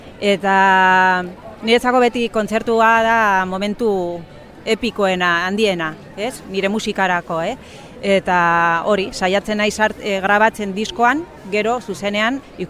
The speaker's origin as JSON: {"language": "Basque", "town": "Vitoria-Gasteiz", "region": "Basque Country", "country": "Spain", "tie": "born or raised there", "also_born_or_lived": "Bilbao", "first_language": "Spanish", "second_language": "Basque"}